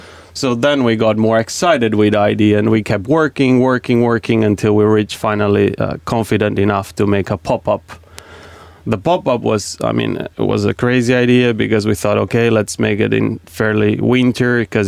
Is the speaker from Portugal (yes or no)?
yes; Portugal; and then I'm from Portugal